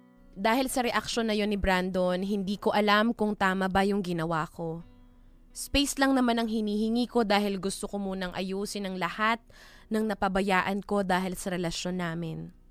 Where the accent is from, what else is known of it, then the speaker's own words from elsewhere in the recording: Imus, Calabarzon, Philippines; At alam mo, taga-Imus ako.